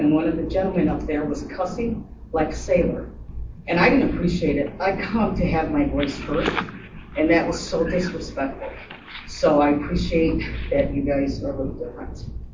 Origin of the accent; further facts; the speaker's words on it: Michigan, United States; I'm originally from Michigan, so when I go back to Michigan, it is all over.